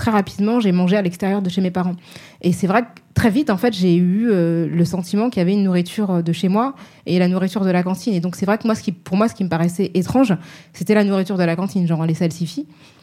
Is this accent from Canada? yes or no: no; Senegal; Moi, je suis originaire du Sénégal, c'est en bord de mer.